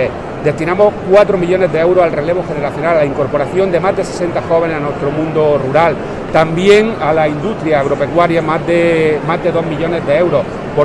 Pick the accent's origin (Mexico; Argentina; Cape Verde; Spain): Spain; Níjar, Andalusia; es un inmenso honor estar hoy aquí en mi tierra, en el Levante de Almería, en Níjar